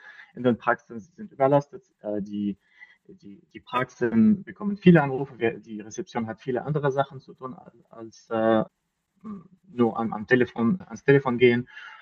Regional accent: Lebanon; German is a second language; now in Germany; Ich komme aus dem Libanon und ich wohne in Deutschland seit 6 Jahren.

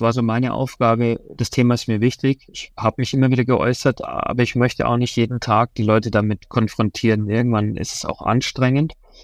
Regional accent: Forstinning, Bavaria, Germany; also born or lived in Munich; ich bin in München geboren, in Fastening aufgewachsen. Ich bin da sehr, sehr gerne

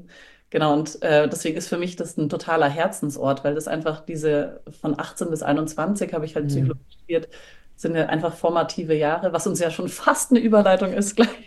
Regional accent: Munich, Bavaria, Germany; Ich bin aus München

